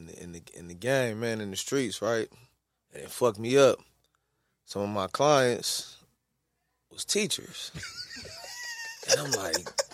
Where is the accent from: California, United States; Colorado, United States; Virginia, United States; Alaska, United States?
California, United States; Inglewood; We don't claim L.A. I'm from Inglewood.